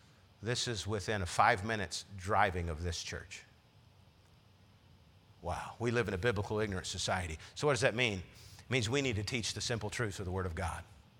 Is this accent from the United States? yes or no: no; China; I can remember growing up in China, in a church plant in communist China in the early 2000s